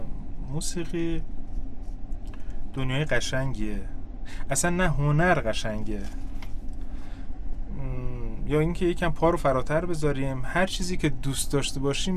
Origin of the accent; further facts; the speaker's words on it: Ahvaz, Khuzestan, Iran; also born or lived in Susangerd; در اصل من خیلی جاها بودم، ولی خب متولد سوسنگرد اهواز هستم، بزرگ شده اهواز هستم.